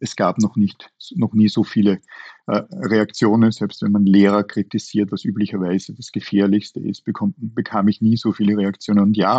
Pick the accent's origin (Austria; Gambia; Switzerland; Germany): Austria; Ebensee, Upper Austria; in Wien oder in meiner Heimatgemeinde Ebensee